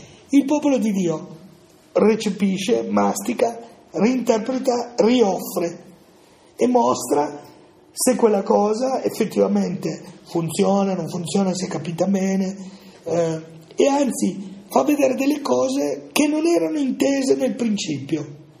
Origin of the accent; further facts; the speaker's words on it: Piedmont, Italy; born there; io sono nato in una famiglia del Cuneese in questi anni qua, negli anni 50